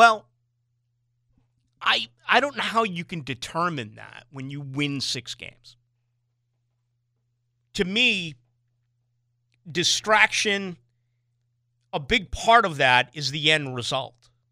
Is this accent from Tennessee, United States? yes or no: no; Boston, Massachusetts, United States; I grew up in Boston in the mid-70s, so they were very successful.